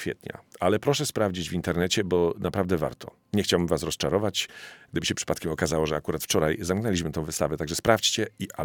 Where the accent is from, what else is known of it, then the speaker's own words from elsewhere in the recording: Silesian Voivodeship, Poland; A tak blisko urodziłem się Oświęcimia. I na pierwszym czy na drugim roku studiów, studiowałem w Krakowie